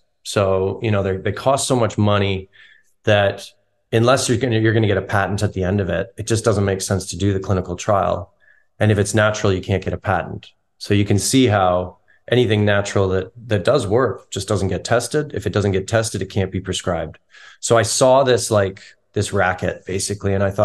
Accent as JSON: {"language": "English", "country": "Canada", "tie": "born or raised there", "said": "I grew up in Canada and we would have bush parties."}